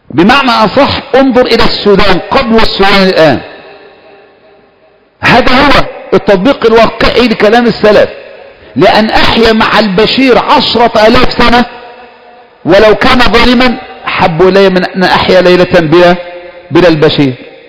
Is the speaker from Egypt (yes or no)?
yes; Egypt; عندنا في مصر